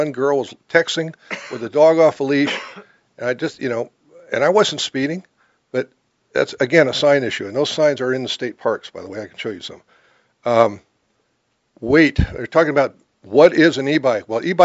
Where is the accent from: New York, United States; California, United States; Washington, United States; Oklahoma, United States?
California, United States; Larkspur; We grew up in Larkspur, Baltimore Canyon.